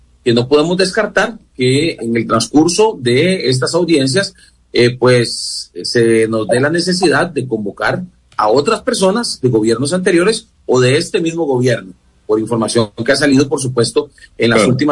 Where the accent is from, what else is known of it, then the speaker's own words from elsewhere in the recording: Costa Rica; ¿Qué consecuencias podríamos estar hoy sufriendo como costarricenses, como país, a causa de esa influencia de aquel momento?